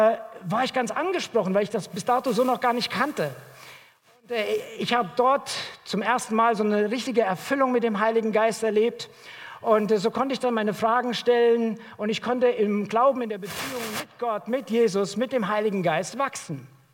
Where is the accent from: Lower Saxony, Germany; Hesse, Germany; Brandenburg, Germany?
Hesse, Germany; moved away as an adult; now in Dresden, Germany; Ich selbst bin vor vielen Jahren nach Dresden gekommen. Ich komme ursprünglich aus Hessen und bin dann durch das Studium hierher gezogen